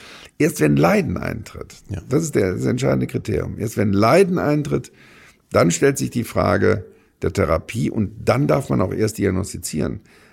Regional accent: Rhineland, Germany; als Rheinländer redet man gerne

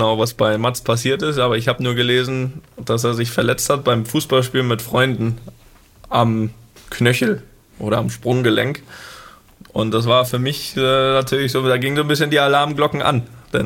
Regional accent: Rostock, Mecklenburg-Vorpommern, Germany; Da, wo wir ja als Jugendliche in Rostock immer trainiert haben, täglich.

